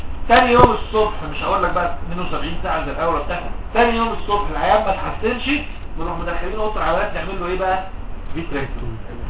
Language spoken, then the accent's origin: Arabic; Egypt; حتى البترست ما عندنا في مصر دي عمليه غاليه جدا